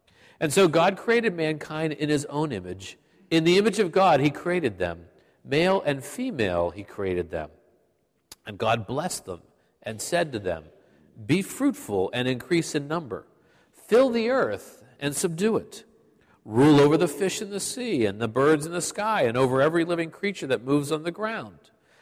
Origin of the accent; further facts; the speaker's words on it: Pittsburgh, Pennsylvania, United States; Growing up in Pittsburgh as a six-year-old, I remember two great architectural wonders that impressed my soul with different sorts of learnings.